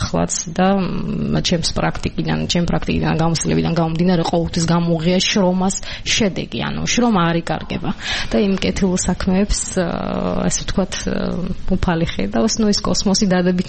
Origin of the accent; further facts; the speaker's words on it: Sukhumi, Abkhazia, Georgia; ჩემი პირადი მოტივაცია აფხაზეთთან არის დაკავშირებული და სოხუმთან, სადაც მე დავიბადე და გავიზარდე